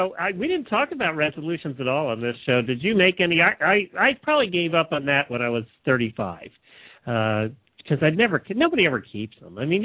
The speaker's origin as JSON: {"language": "English", "town": "Ocala", "region": "Florida", "country": "United States", "said": "Well, it's Freestyle Friday, everybody, and … from Ocala, Florida."}